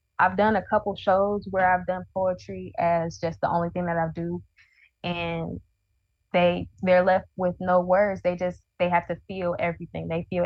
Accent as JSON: {"language": "English", "town": "Decatur", "country": "United States", "tie": "born or raised there", "said": "Growing up in Decatur, you see a lot of kids going missing and childhood friends going missing and people just disappearing."}